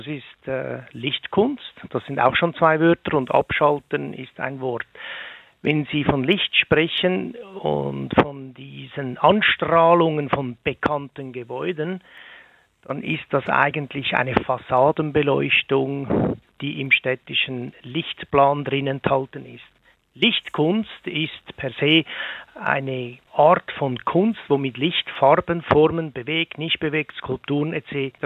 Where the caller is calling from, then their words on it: Switzerland; Guten Nachmittag, hallo aus der Schweiz.